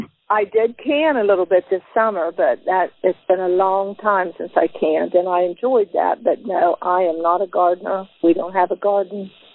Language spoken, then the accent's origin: English; Newport, United States; I was born in Marietta, and I have lived in Newport just about all my life.